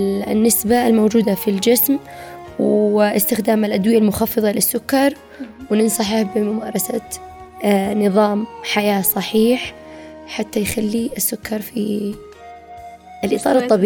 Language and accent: Arabic; Yemen; وطبعا المصابين اللي عندنا في اليمن يعني أحيانا يوصل للمستشفى يفعل لك فاجعة